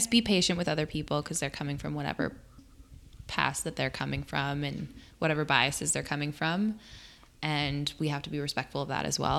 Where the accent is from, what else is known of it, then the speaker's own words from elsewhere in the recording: Canada; You know, I'm from Canada. I just got tough skin.